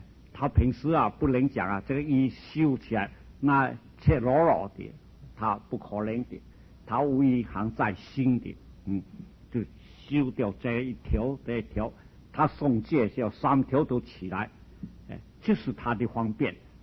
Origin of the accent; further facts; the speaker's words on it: China; 在我们中国人啊修不是修不起来